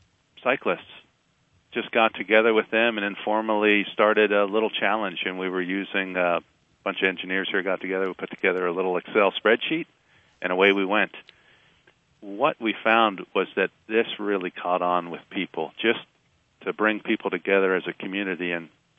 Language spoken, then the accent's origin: English; Philadelphia, Pennsylvania, United States; Yeah, I grew up in the Philadelphia area and did some biking back at that time.